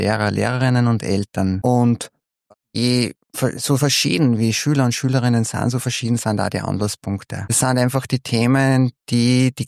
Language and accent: German; Steyr, Upper Austria, Austria; Ich bin aus Steyr